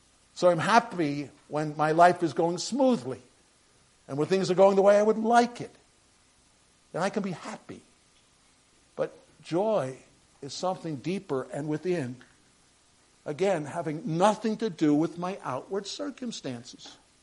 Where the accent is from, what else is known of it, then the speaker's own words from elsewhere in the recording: United States; Again, I am very American patriotic